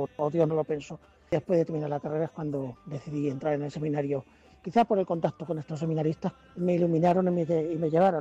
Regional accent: Malagón, Castilla-La Mancha, Spain; He estado siempre vinculado a la parroquia de mi pueblo, en Malagón

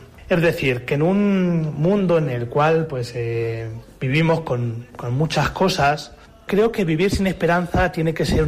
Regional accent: Pedro Muñoz, Castilla-La Mancha, Spain; born there; nací en Pedro Muñoz el 7 de junio del 82

